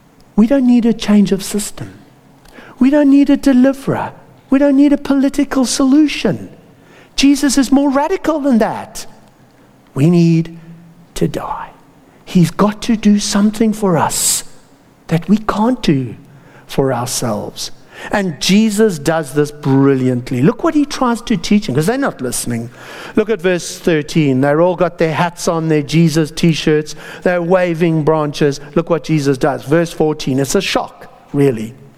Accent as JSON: {"language": "English", "country": "South Africa", "said": "As a South African, if you just bear with me"}